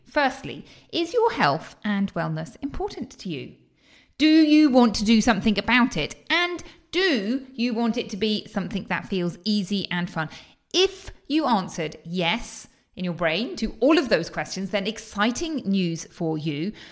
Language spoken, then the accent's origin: English; United Kingdom; you may tell that I'm from the United Kingdom